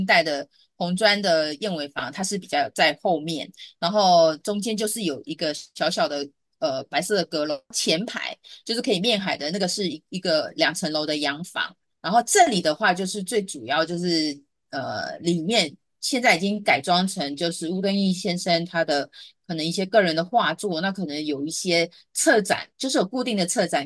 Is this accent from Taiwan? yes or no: yes; Taiwan; 小白宫呢，是我们台湾人给他的简称